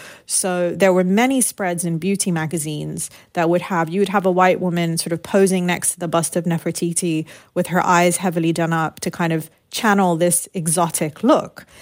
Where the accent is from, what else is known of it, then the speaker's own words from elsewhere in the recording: United Kingdom; Because I had spent so much of my childhood growing up in the United Kingdom, my parents had moved there during the Lebanese Civil War.